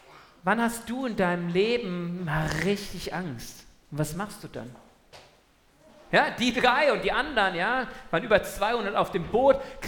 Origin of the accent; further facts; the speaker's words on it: Cologne, North Rhine-Westphalia, Germany; Ja, ich habe schon ganz schön Schwäbisch angelernt. Ja. Ich komme eigentlich aus Köln